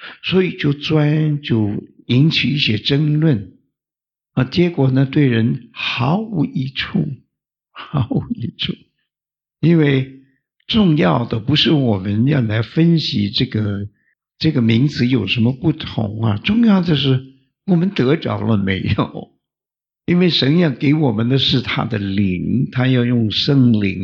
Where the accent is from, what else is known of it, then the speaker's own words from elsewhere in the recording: China; 我们中国人说隔靴搔痒，有这句话吗？